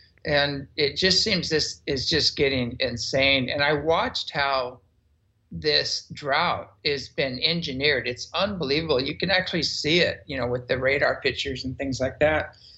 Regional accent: Los Gatos, California, United States; traveling up and down the coast of California, which included Long Beach, San Diego, San Jose, Los Gatos, my hometown. I was just right over the hill from that one.

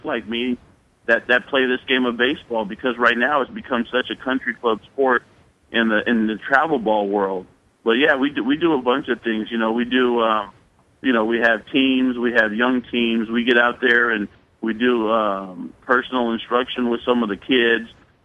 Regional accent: California, United States; That's one thing that I learned growing up in the Bay Area.

